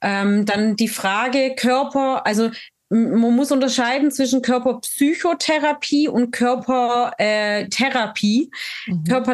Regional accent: Baden-Württemberg, Germany; born there; now in Munich, Germany; ich bin gebürtig aus Baden-Württemberg und lebe jetzt mit meiner Familie. Das sind meine vier Kinder, unser Hund, Katze und hier in München im Osten.

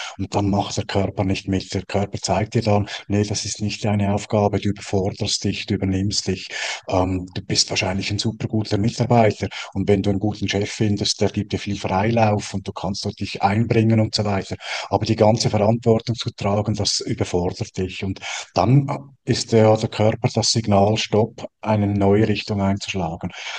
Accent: Switzerland; ich bin Schweizer

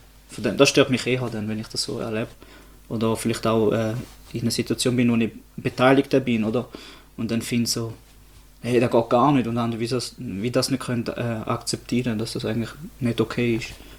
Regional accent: Neuhausen, Schaffhausen, Switzerland; Wird 29 im Sommer. Mhm. Wohne, oder nicht nur wohne, sondern bin aufgewachsen in Neuhausen.

